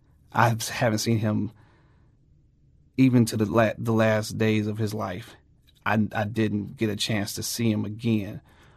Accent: St. Louis, Missouri, United States; now in Florissant, United States; I currently live in Florissant. I am a husband and father of one. I grew up primarily in North St. Louis, right around Page and Goodfellow.

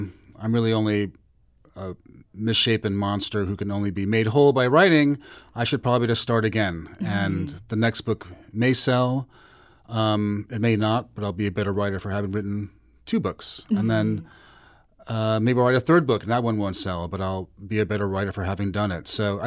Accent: New York City, New York, United States; Well, I grew up in New York City and always would rush to buy the Village Voice every Wednesday

